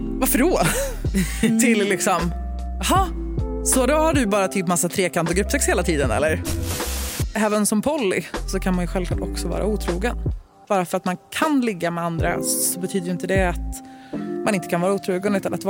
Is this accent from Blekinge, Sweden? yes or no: no; Värmland, Sweden; also born or lived in Norway; Så att jag har lite väl mycket stockholmska i min dialekt just nu, för att mina vänner hemma i Värmland ska vara nöjda och glada över det.